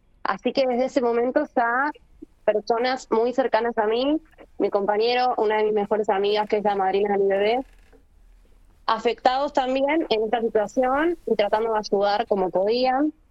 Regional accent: Buenos Aires, Argentina; now in Lago Puelo, Argentina; yo no soy de Lago Puelo, vivo en Lago Puelo, pero soy de Buenos Aires, y tengo mucha red en Buenos Aires.

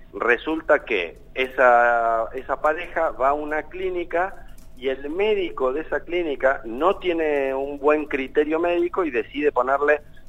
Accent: Neuquén, Argentina; moved away as an adult; also born or lived in Spain; now in Buenos Aires, Argentina; Yo soy neuquino, fíjate vos. Claro. Y nada, me vine a estudiar a Buenos Aires, después fui a España, después volví

